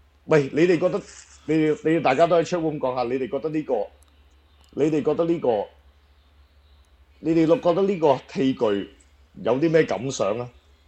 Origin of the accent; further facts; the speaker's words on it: Hong Kong; 即係我哋香港人，即係講緊我哋香港人啊